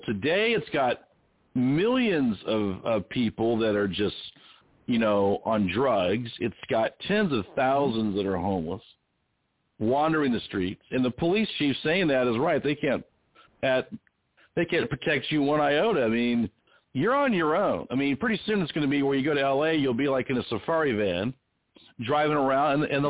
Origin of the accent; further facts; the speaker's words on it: Anaheim, California, United States; also born or lived in Sacramento; because I grew up out there in Anaheim, and then we went north to Sacramento, the capital.